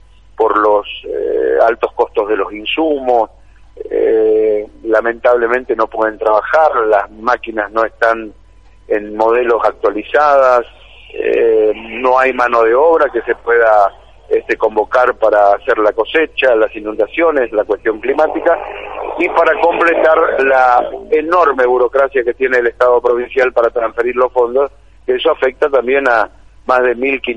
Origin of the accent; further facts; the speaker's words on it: Mercedes, Corrientes, Argentina; está representado el centro conmigo, que yo soy de Mercedes